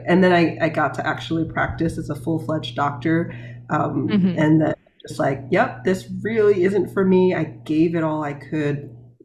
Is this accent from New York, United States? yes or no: yes; New York, United States; also born or lived in Beijing, China; I was born in Beijing, China, and grew up on mostly East Coast, New York in the US. I moved when I was age three.